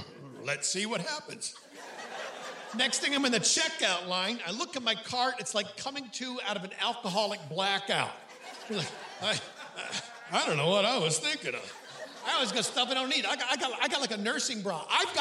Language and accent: English; Hornell, New York, United States; My hometown is Hornell, New York. Hornell, H-O-R-N-E-L-L. Hornell is a small town located just on the outskirts of a Walmart.